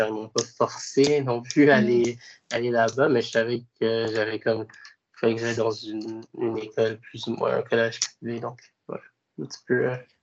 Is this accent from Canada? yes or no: yes; Laval, Quebec, Canada; also born or lived in Montreal; Je suis né à Montréal, je suis né à Sainte-Justine, dans le fond, et puis la majeure partie de ma jeunesse, même si j'ai grandi à Laval, j'ai comme passé dans le coin du quartier Côte-des-Neiges.